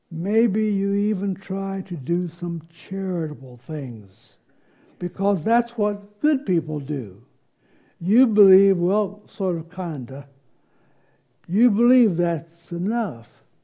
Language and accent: English; Morgantown, West Virginia, United States; born there; They didn't know I was born dirt poor in Morgantown, West Virginia, or that my father had a nervous breakdown when I was born, the youngest of five